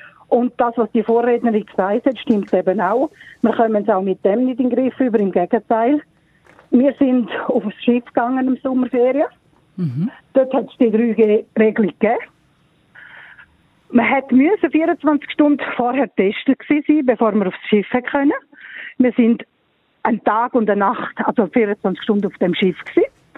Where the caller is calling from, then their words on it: Sirnach, Thurgau, Switzerland; Ich bin aus Sirnach.